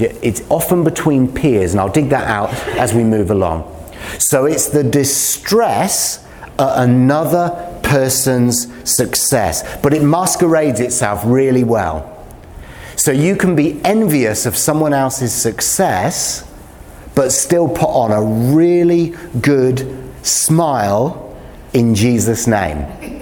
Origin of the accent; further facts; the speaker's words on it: England, United Kingdom; I like that because I'm English.